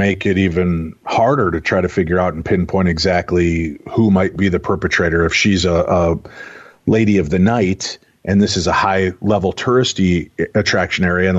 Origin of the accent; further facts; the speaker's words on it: Minnesota, United States; Brevard, I'm sorry. I'm Minnesotan, mm-hmm, it's right. Brevard to us, but okay, Brevard County.